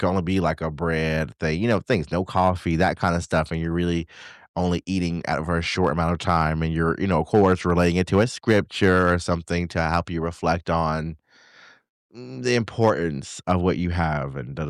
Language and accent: English; the South, United States; I'm from the South, right, y'all? You know, I'm a simple Southern Christian girl.